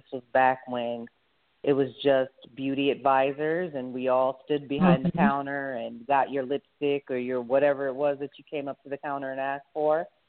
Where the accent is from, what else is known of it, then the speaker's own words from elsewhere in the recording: Toledo, Ohio, United States; moved away as an adult; now in New York, United States; I moved to New York from Toledo, Ohio, to become a fashion designer.